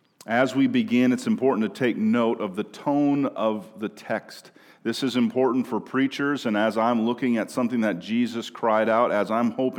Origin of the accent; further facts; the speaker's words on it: Minnesota, United States; Some of you may know that I'm from Minnesota and my team is the Minnesota Vikings, right?